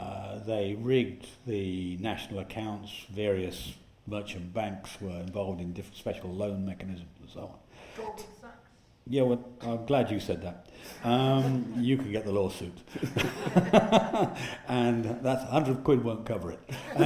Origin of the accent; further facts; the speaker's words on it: Yorkshire and the Humber, United Kingdom; I speak as a Yorkshireman